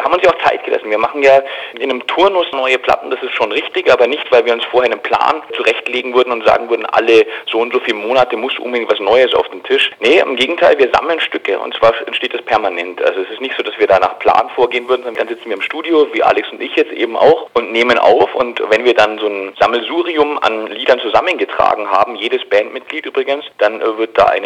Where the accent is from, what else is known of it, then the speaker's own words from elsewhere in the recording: Bayreuth, Bavaria, Germany; born there; da ich gebürtiger Bayreuther bin